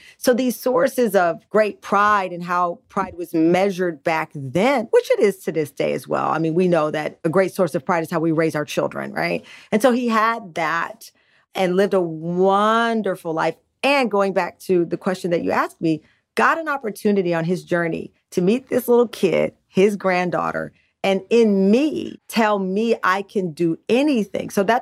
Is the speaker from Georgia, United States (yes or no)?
no; Texas, United States; His name was, because we're from Texas, his name was Booker T.